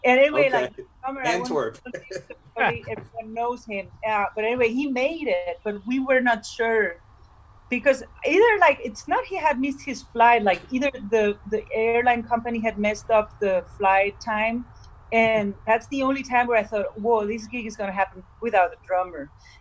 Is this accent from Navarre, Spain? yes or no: no; Barcelona, Catalonia, Spain; English is a second language; moved away as an adult; now in Netherlands; I'm originally from Spain, Barcelona. I was born there, though that's not my home for a long time, soon 15 years. So I moved to the Netherlands for studying.